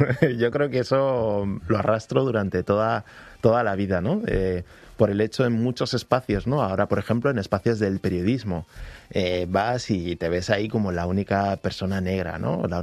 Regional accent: Huesca, Aragon, Spain; me pregunta, ¿de dónde eres? De Huesca, ¿no?

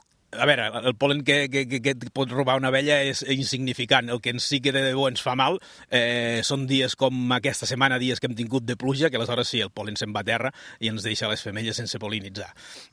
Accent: Badalona, Catalonia, Spain; born there; Jo vaig néixer a Badalona, i després fa 12 anys ja que vam venir a viure aquí a Borges

